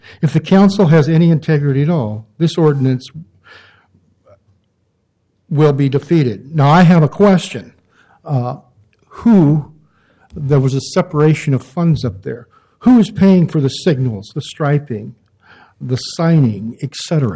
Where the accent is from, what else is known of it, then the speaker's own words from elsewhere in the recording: Portland, Oregon, United States; I guess you'd call me a Portland native since I was born and raised in Portland, lived here all my life.